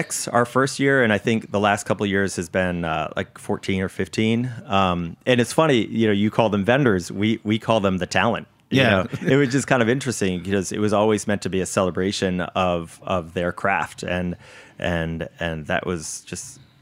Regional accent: Connecticut, United States; I mean, I grew up in Connecticut, to me down south was Manhattan.

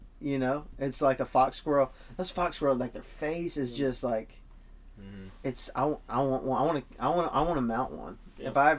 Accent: Texas, United States; I'm from West Texas, and we have jackrabbits up there.

